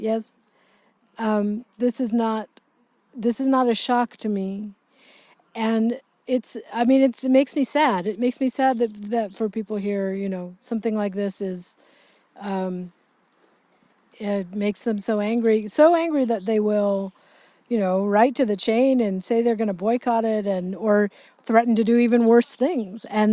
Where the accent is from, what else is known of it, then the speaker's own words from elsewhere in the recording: California, United States; You know, I grew up in the United States, which is an entirely different story. I grew up in a very, very diverse area of California.